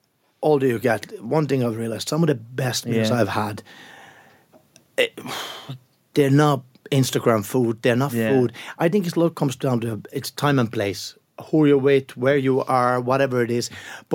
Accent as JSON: {"language": "English", "country": "Finland", "said": "I was back from England, and I was in a local back home on the west coast of Finland, Irish bar."}